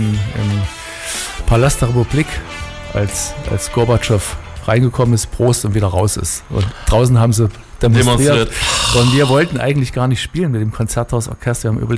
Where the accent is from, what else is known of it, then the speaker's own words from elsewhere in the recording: Erfurt, Thuringia, Germany; Ich bin Erfurter, man sagt Erfurter Puffbohne.